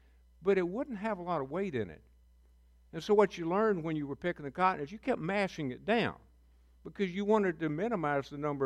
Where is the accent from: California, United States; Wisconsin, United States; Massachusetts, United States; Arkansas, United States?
Arkansas, United States; I was raised in Northeast Arkansas. My grandparents, believe it or not, were sharecroppers.